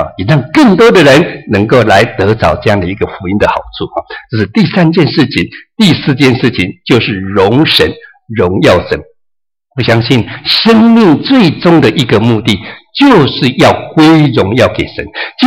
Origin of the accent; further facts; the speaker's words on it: Taiwan; first language Taiwanese Hokkien; Chinese is a second language; 原位就是我的母语啦用母语的这个台语来背诵它